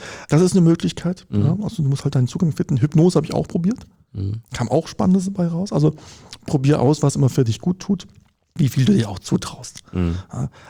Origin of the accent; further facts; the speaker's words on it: Konstanz, Baden-Württemberg, Germany; Ich komme aus Konstanz, da gibt es halt eine Uni am Ort